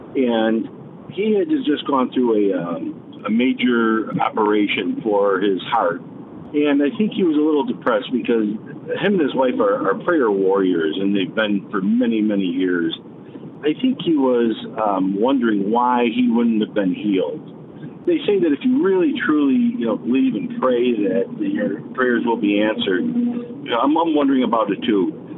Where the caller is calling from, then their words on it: Las Vegas, Nevada, United States; I'm calling from Las Vegas, Nevada.